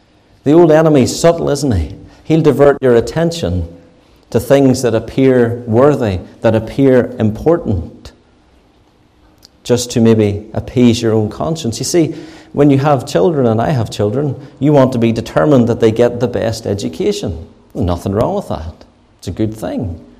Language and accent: English; Lisburn, Northern Ireland, United Kingdom; the church that I grew up in Lisburn